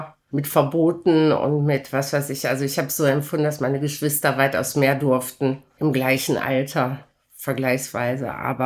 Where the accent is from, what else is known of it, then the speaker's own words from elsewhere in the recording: Essen, North Rhine-Westphalia, Germany; Ja, ich bin ja in Fischlaken groß geworden und wir hatten eine super Kindheit. Da waren wahnsinnig viele Kinder in meinem Alter in der Straße am Hüning. Da war ja die Zechensiedlung, da gab es jede Menge Kinder.